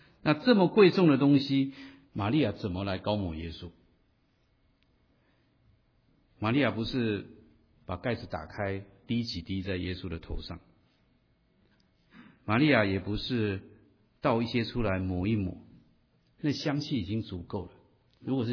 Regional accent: China; now in United States; 我们在美国生活，老中来到这里，基本上我很少碰到我们中国人

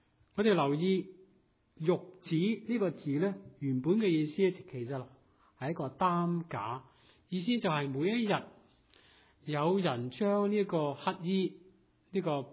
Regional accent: Guangdong, China; 或者好像我们广东人讲话，要把心一横的跳下去

